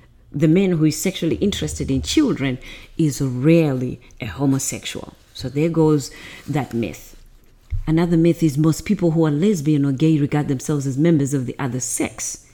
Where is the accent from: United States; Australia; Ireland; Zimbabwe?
Zimbabwe; because I'm from Zimbabwe